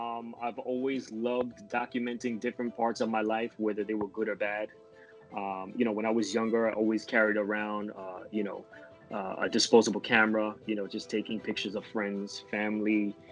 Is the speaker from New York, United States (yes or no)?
yes; Bronx, New York, United States; I'm a Bronx native, born and raised. I was born in the Covent Garden section of the Bronx. Currently, I live in Woodlawn Heights.